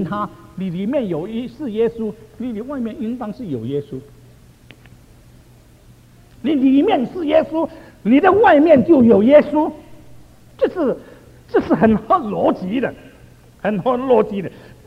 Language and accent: Chinese; China; 我们中国人呢、啊，好像约翰福音书第一章